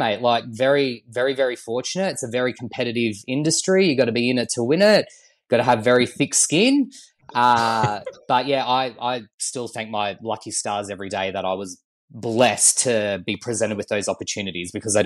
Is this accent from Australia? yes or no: yes; Melbourne, Victoria, Australia; I was born and raised in Melbourne.